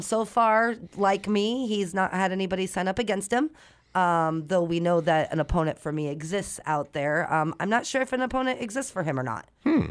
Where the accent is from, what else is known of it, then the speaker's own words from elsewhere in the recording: East Coast, United States; I'm from the East Coast. It's been 18 years